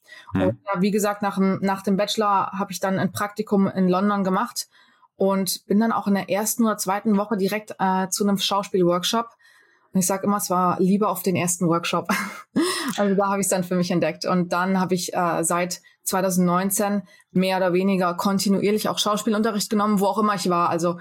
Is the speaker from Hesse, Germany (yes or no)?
yes; Hesse, Germany; Ich bin in Fulda geboren, bin in Pronzell aufgewachsen. Ja. Und war ja die ersten 18 Jahre meines Lebens auch in Fulda. Habe das Abitur am Domgymnasium gemacht